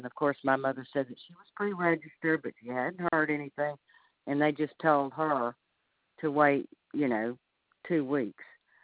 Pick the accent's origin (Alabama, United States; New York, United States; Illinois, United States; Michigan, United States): Alabama, United States; Montgomery; I grew up in Montgomery.